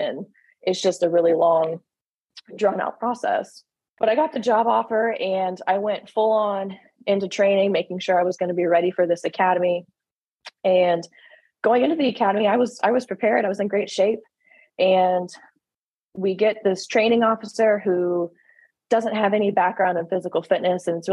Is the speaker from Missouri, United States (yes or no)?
yes; Kansas City, Missouri, United States; Yeah. So I grew up around the Kansas City, Missouri area, found myself going to college in Bowling Green State University in Ohio